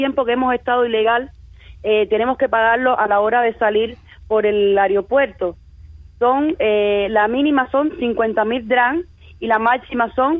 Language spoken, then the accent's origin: Spanish; Cuba; Siendo él cubano como nosotros